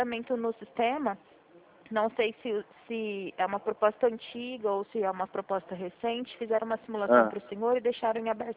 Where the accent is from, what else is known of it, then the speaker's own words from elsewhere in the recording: Presidente Prudente, São Paulo, Brazil; eu sou de Presidente Prudente.